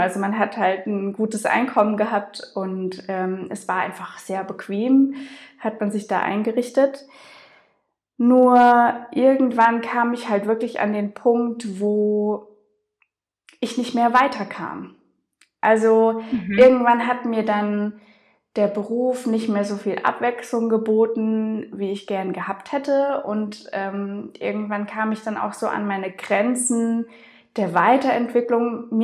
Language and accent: German; Mannheim, Baden-Württemberg, Germany; born there; now in Dietzenbach, Germany; ich bin erstmal 31 Jahre alt, ich bin in Mannheim geboren, lebe jetzt aber mittlerweile in Dietzenbach bei Frankfurt am Main